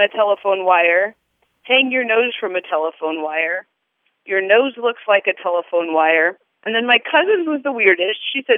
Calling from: Indianapolis, Indiana, United States; I'm calling from Indianapolis.

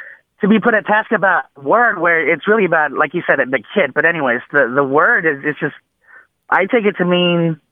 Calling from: Dallas, Texas, United States; I'm calling from Dallas, Texas.

